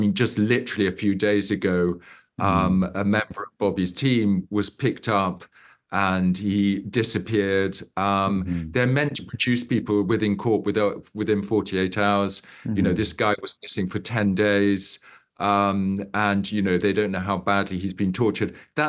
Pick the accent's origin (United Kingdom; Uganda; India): Uganda; Yeah, so I grew up in Uganda, and my father grew up in Uganda. So I had a sort of connection there.